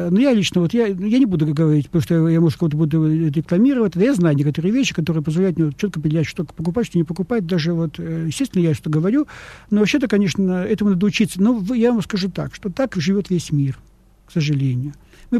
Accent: Vladivostok, Primorsky Krai, Russia; Мэр моего родного города Владивостока.

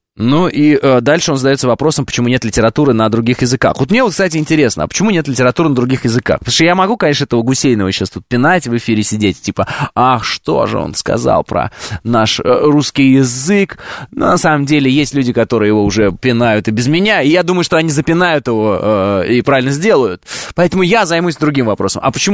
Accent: Saratov, Saratov Oblast, Russia; В Саратове дороги плохие, очень плохие, я сам из Саратова

